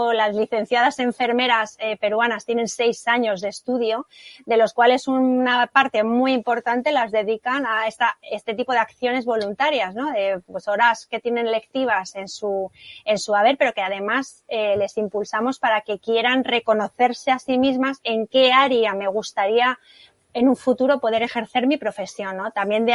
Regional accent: Fuerteventura, Canary Islands, Spain; soy la única de Canarias, o sea, pues, y bueno, y encima Fuerteventura

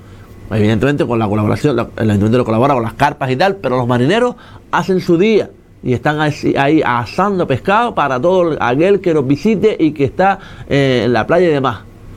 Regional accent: Morro Jable, Canary Islands, Spain; que yo vivo en Morrojable, que soy de Morrojable

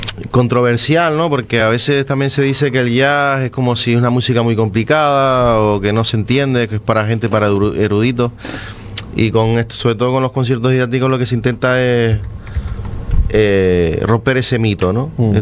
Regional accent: Puerto de la Cruz, Canary Islands, Spain; intentar llevar un poco esa idea a mi pueblo ahí en Tenerife, el Puerto de la Cruz

